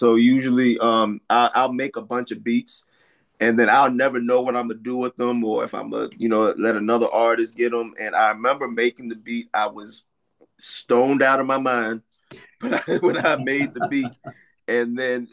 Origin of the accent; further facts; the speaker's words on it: Richmond, Virginia, United States; I am from Richmond, Virginia. So I'm actually not too far from y'all.